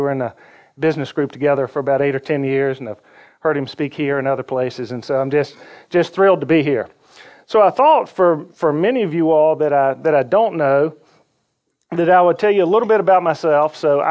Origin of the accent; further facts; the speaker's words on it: Swainsboro, Georgia, United States; born there; But I was born in Swainsboro, which is population maybe 6,000 in the town. And it was literally kind of Mayberry.